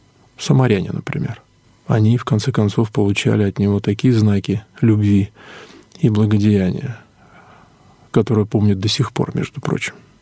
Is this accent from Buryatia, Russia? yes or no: yes; Buryatia, Russia; местность, откуда я родом, Бурятия. Это то место, где живет очень много национальностей. И буряты жили рядом с нами, со мной всю мою жизнь, сколько я жил там. Рос, учился в школе, в институте там и так далее.